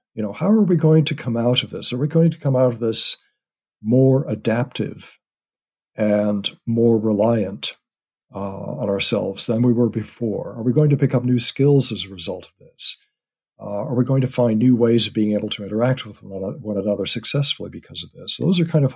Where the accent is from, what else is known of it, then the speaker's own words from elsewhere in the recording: United States; My family is, as you can tell from my accent, over in the U.S.